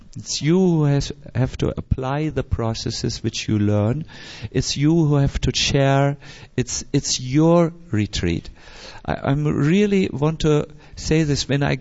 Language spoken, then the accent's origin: English; Germany; because I'm from Germany and we are chronically impolite